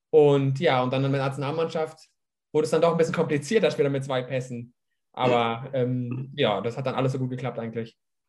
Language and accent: German; Münster, North Rhine-Westphalia, Germany; born there; ich bin in Münster geboren und habe auch, klar, also meine Familie ist alles deutsch, also Opa, Oma, alles. Da gibt es keinen skandinavischen irgendwas.